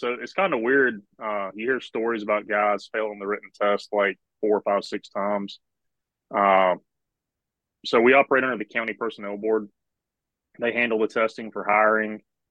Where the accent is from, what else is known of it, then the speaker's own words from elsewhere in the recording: Jackson, Mississippi, United States; I grew up in Jackson, Mississippi, which is, it's not a big city, but it's the largest city in the state.